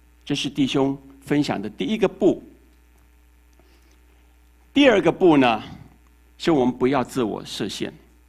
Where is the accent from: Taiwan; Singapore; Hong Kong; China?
Taiwan; accent: Taiwanese; 不像我这个台湾腔啊，